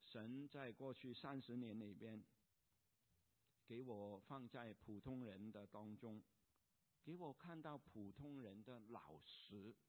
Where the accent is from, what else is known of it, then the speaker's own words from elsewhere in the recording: Hong Kong; 使我可以明白我们香港人叫打工仔